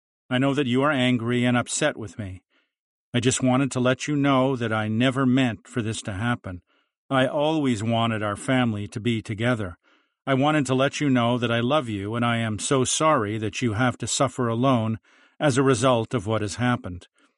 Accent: Edmonton, Alberta, Canada; my experience growing up in Northeast Edmonton, where these were common topics of conversation.

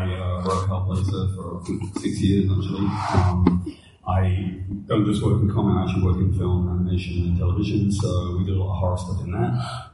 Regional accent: United Kingdom; One of the things with me is, so growing up in Great Britain, we're not worried about horror.

